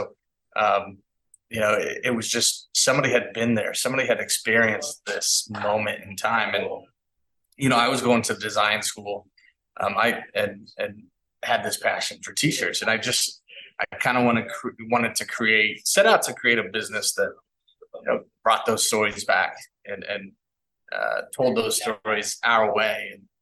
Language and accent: English; Kansas City, Missouri, United States; I collected old, whether it was, I'm from Kansas City. So 1985 Royals t-shirts